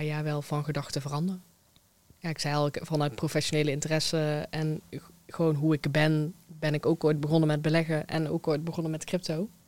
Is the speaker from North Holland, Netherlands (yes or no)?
no; Eindhoven, North Brabant, Netherlands; Ik kom uit Eindhoven.